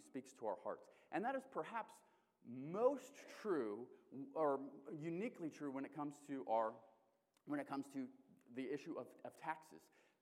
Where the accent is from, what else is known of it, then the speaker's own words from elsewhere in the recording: Kasilof, Alaska, United States; accent: Kasilof; This is a Kasilof accent, as you can tell. So I'm from here, but I did live in South Carolina for a time.